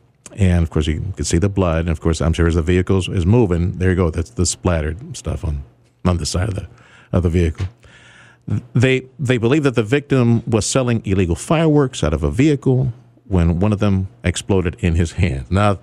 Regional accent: Houston, Texas, United States; growing up in Houston, my dad would take me out to Harris County, the county line, get some Black Cat.

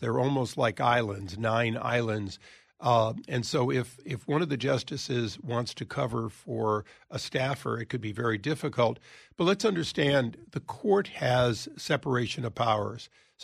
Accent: California, United States; In my home state of California, the law that we operate under was signed by Ronald Reagan.

